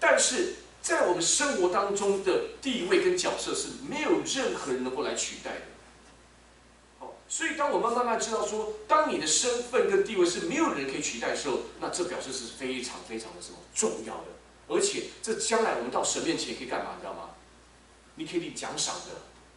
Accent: China; 你看我们中国人厉害，劳燕分飞

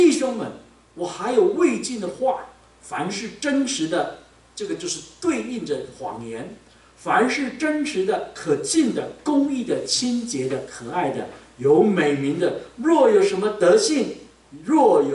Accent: China; 这是我们中国人创造一个最棒的一种所谓的计时器啊

